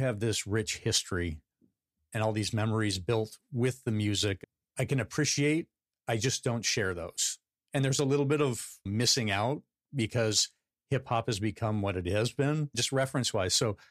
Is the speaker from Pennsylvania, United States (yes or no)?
no; Arizona, United States; A kid of the 80s, but I grew up in Central Arizona. So there wasn't a lot of influence from outside of middle Arizona.